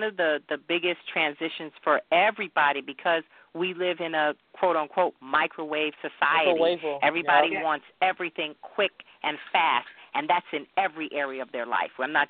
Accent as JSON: {"language": "English", "country": "Jamaica", "tie": "born there", "said": "And I'm Jamaican by, you know, birth. I was born there."}